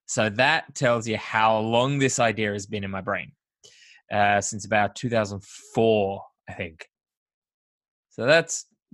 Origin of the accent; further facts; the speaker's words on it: United Kingdom; Of course. Come on, I'm British.